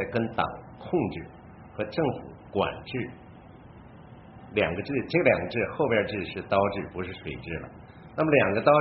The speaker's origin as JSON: {"language": "Chinese", "town": "Harbin", "region": "Heilongjiang", "country": "China", "tie": "born or raised there", "said": "就是我的家乡哈尔滨有2个村已经搞过这个实验"}